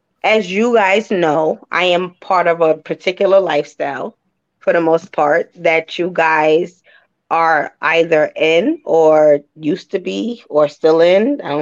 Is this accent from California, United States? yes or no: no; Crown Heights, New York, United States; I am originally from Crown Heights, so I did bring in my folks that I had from my neck of the woods as well